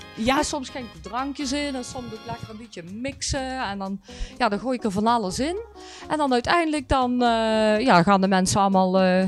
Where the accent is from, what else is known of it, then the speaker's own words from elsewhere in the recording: Vught, North Brabant, Netherlands; born there; En uiteindelijk, ik ben ook geboren in Vught, hè.